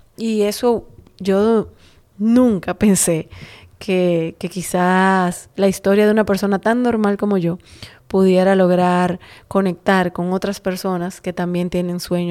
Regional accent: Dominican Republic; 200,000 mensajes de gente orgulloso de ser dominicano, al igual que yo.

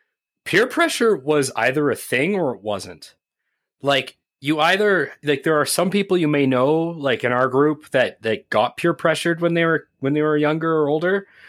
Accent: Canada; We're Canadian, and it is Zed.

